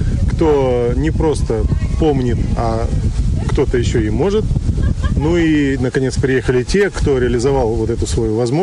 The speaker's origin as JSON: {"language": "Russian", "region": "Altai Krai", "country": "Russia", "lives_now": "Moscow, Russia", "said": "Я приехал из Москвы, но родом я с Алтая"}